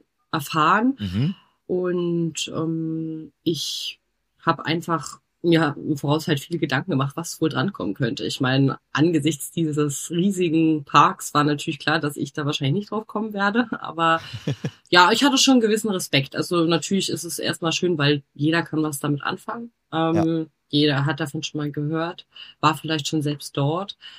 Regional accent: Berlin, Germany; born there; lebe ansonsten im schönen Erzgebirge in Sachsen, bin allerdings gebürtige Berlinerin.

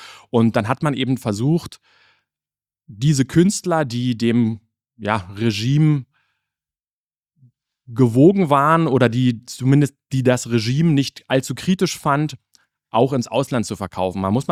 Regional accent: Berlin, Germany; Ich bin 40 geworden und habe bis dahin mein Leben immer nach vorne gelebt. Also ich bin 84 in Ostberlin geboren und meine ersten Kindheitserinnerungen sind sehr rudimentär an die DDR.

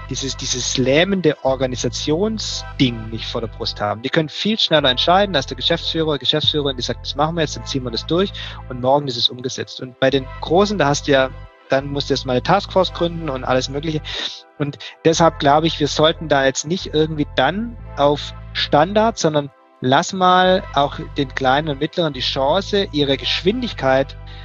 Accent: Baden-Württemberg, Germany; Naja, wo ich herkomme, hast du ja gerade schon angedeutet, aus dem Ländle.

